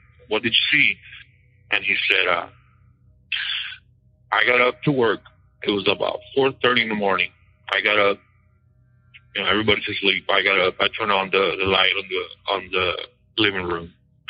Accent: California, United States; We are from California, me and my family.

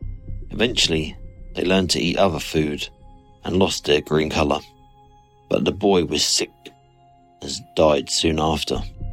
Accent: East of England, United Kingdom; I'm from Suffolk in the UK.

